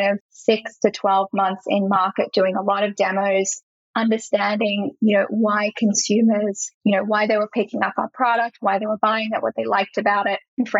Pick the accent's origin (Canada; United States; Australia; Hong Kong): Australia; it's actually the name of the street that I grew up on in Australia.